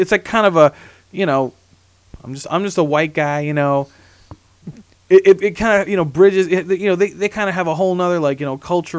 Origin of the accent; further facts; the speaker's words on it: Silver Spring, Maryland, United States; We came from Silver Spring, which was, you know, northeast of those neighborhoods